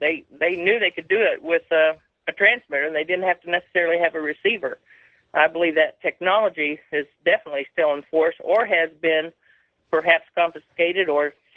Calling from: Dallas, Texas, United States; I'm calling from Dallas, Texas.

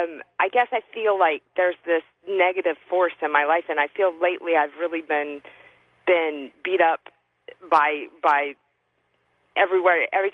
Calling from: Portland, Oregon, United States; From Portland.

